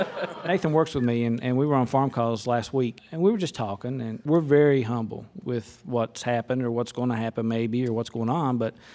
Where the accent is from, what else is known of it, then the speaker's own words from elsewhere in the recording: Kentucky, United States; Hey, we're from Eastern Kentucky. We had like 18 inches up there, so.